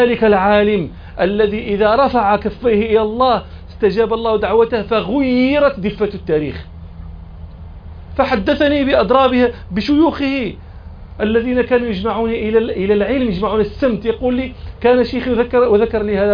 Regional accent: Morocco; عندنا في المغرب الناس لا تحفظ القرآن من المصحف إنما تحفظه من اللوح

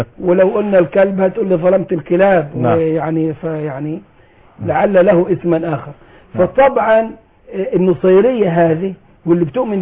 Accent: Egypt; عندنا في مصر

